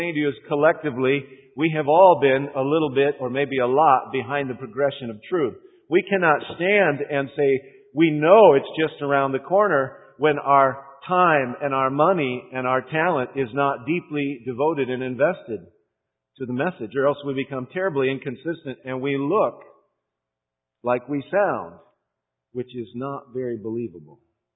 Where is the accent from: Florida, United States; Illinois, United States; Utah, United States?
Illinois, United States; also born or lived in Indiana; I'm from Illinois. I grew up in central Illinois. I moved to central Indiana to pastor. Now I'm in Michigan.